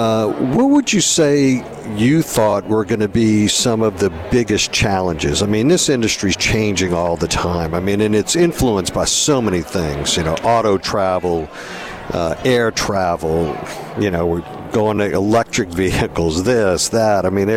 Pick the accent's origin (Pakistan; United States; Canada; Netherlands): United States; New Orleans, Louisiana; because typically when I tell folks, guys, I'm from New Orleans